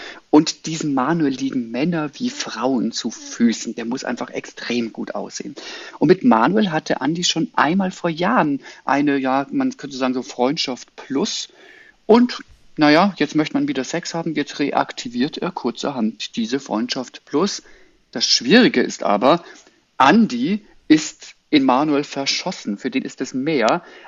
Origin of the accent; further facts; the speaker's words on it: Munich, Bavaria, Germany; Wir sind in meiner Heimatstadt in München in diesem Roman.